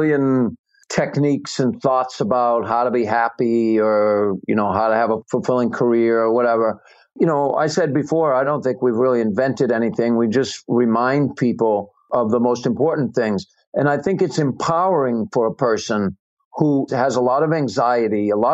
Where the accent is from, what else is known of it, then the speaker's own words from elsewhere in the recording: New England, United States; All right, so I'm from New England. I'm a Patriots fan, right? We're taught to hate the Mannings, right?